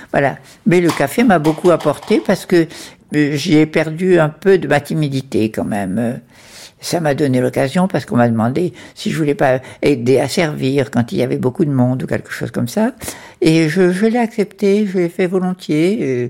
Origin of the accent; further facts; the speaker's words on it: Bordj Bou Naâma, Algeria; Donc, j'ai été élevée à Borj-Benaïa et je suis allée à l'école à Borj-Benaïa. Nous y sommes restés jusqu'à la mort de mon père. C'est-à-dire que jusqu'à 14 ans, je suis restée à Borj-Benaïa.